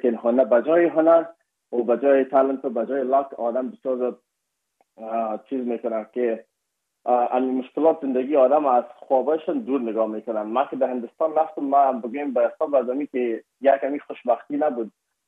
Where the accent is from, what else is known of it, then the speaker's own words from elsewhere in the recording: Afghanistan; بخصوص ما از افغانستان هستیم، یکم اک لهجه و فرق داشت.